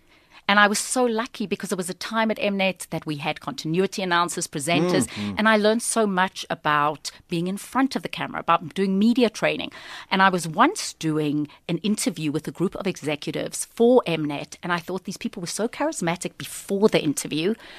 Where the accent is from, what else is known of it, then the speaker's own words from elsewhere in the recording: South Africa; now in Atlanta, United States; I always say I think I learned more about South Africa and was more proud of being South African living in Atlanta